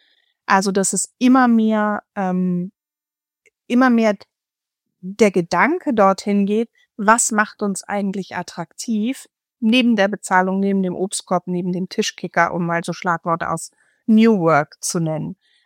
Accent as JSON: {"language": "German", "region": "Northern Germany", "country": "Germany", "said": "wenn ich komme jetzt aus Norddeutschland"}